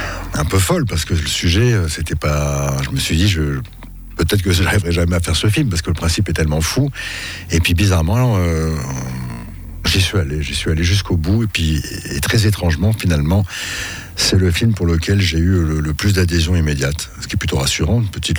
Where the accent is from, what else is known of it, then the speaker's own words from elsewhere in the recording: France; On a du mal à faire ça chez nous en France